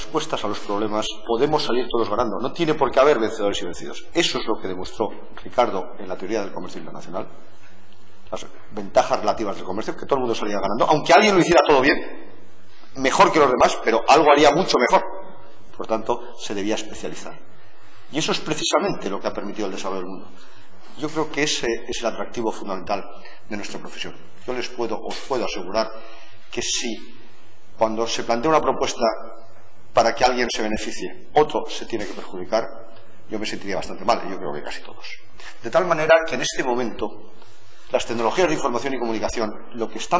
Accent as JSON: {"language": "Spanish", "region": "Valencian Community", "country": "Spain", "said": "soy valenciano y por tanto puedo volver a mi tierra y además economista."}